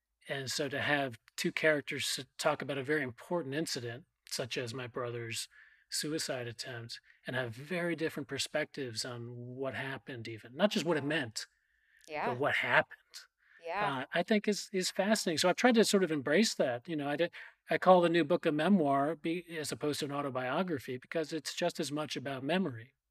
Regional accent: Scarsdale, New York, United States; It was very much about growing up in Scarsdale and my family.

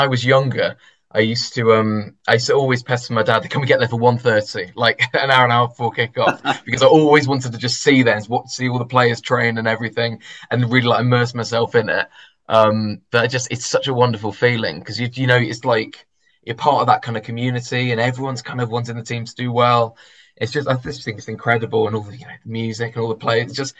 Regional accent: London, United Kingdom; being from London, it's just, you know, because everyone usually hears my accent and goes, oh, we Arsenal or Tottenham, and I go, no, support Wolves.

